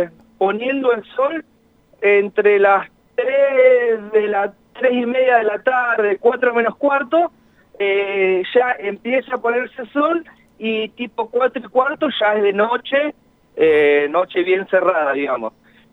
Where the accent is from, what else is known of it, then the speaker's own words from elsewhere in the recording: Ushuaia, Tierra del Fuego, Argentina; nosotros los docentes somos de Tierra del Fuego, somos de Ushuaia.